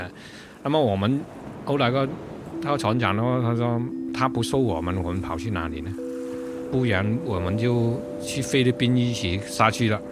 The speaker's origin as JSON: {"language": "Chinese", "region": "Guangdong", "country": "China", "said": "我说我是广东人啊，我帮他讲我是广东人啊"}